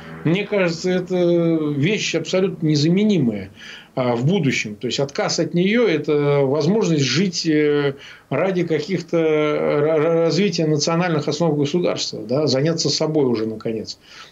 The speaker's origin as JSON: {"language": "Russian", "town": "Gomel", "region": "Gomel Region", "country": "Belarus", "tie": "born or raised there", "said": "Да, жили в Гомеле, я в детстве провел в Гомеле."}